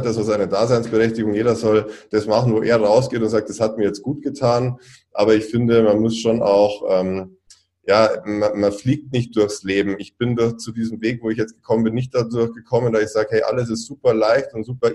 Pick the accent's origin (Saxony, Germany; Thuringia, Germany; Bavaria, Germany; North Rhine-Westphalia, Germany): Bavaria, Germany; ich komme aus Süddeutschland, aus Bayern